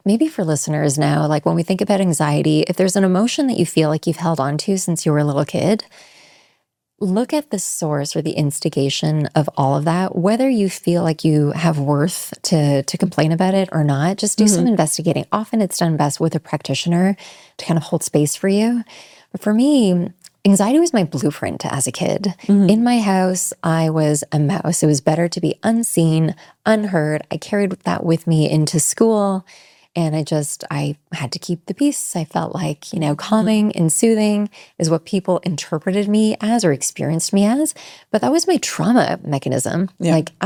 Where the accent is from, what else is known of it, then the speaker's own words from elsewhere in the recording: Canada; now in Los Angeles, United States; LA is magnificent. As a Canadian, it is magnificent.